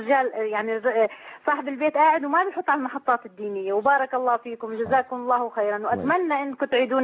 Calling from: United Arab Emirates; فإحنا من الإمارات الوقت بيننا وبينكم ساعتين

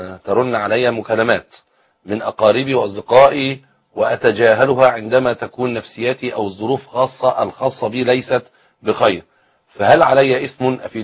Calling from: Morocco; من المغرب

